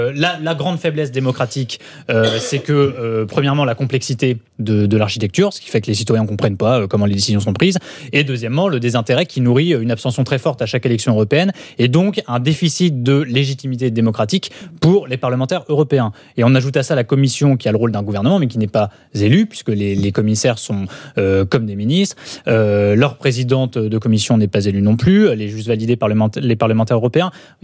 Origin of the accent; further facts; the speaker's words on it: France; nous, on a du mal à comprendre en tant que Français sous la 5e République